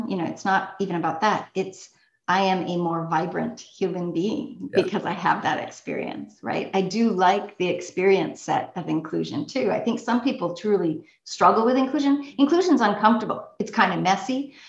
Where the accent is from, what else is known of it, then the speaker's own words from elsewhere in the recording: Wisconsin, United States; also born or lived in Albuquerque, United States / Wallo Province, Ethiopia; I was born in Albuquerque, New Mexico. Actually, my parents were living on the Navajo Nation. I grew up then earliest years in Wallo Province, Ethiopia, then moved to Wisconsin